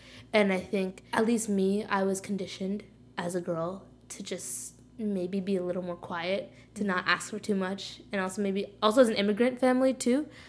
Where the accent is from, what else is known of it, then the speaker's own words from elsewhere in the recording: Bridgewater, New Jersey, United States; I came from Bridgewater. It's only really an hour away.